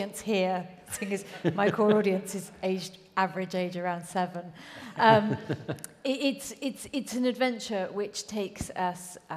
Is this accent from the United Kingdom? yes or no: yes; Cambridge, East of England, United Kingdom; three great discoveries that came specifically out of Cambridge, my hometown